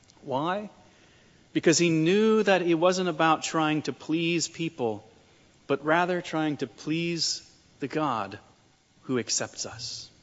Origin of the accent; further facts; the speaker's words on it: Denver, Colorado, United States; born there; I was born in Denver, and so maybe there's some kind of connection there.